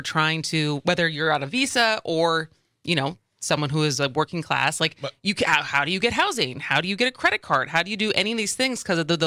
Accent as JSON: {"language": "English", "town": "Madison", "region": "Wisconsin", "country": "United States", "tie": "born or raised there", "said": "It is especially bad in Madison, though. I grew up in Madison"}